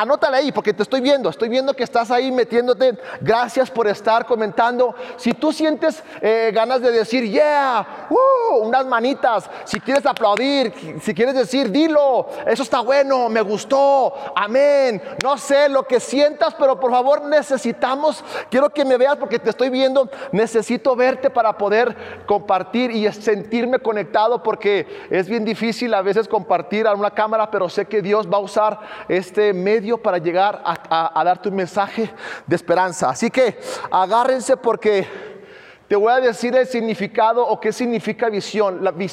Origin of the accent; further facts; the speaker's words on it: United States; Soy un gringo de cascarón, mexicano de corazón.